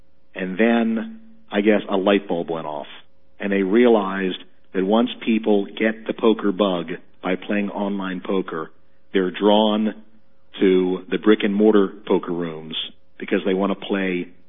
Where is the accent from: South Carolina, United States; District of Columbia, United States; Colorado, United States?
District of Columbia, United States; Washington; I was born and raised in Washington D.C., Bob. I spent 40 plus years in D.C. I know how it operates.